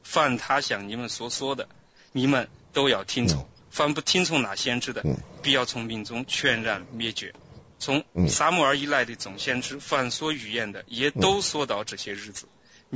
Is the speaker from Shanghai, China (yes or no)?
no; Shaanxi, China; 我那个家乡话应该有点像四川话，但是。